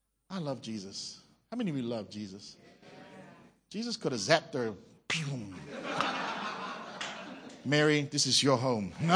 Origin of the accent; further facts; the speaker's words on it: New Zealand; moved away; also born or lived in Singapore; I lived in Singapore for 8 years. Like, I came from New Zealand. We're so laid back there, right?